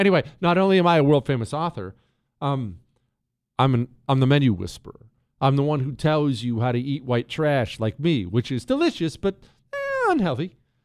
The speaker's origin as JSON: {"language": "English", "region": "Ohio", "country": "United States", "tie": "born or raised there", "said": "I grew up in Ohio."}